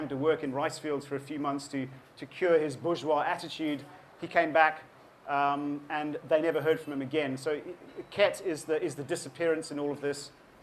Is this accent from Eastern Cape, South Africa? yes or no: no; Cape Town, Western Cape, South Africa; moved away as an adult; now in Cambodia; So I'm a South African. I was born and brought up in Cape Town. And I grew up in South Africa in the 70s and 80s.